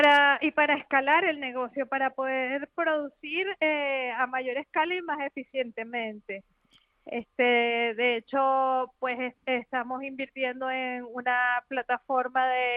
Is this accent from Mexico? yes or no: no; Venezuela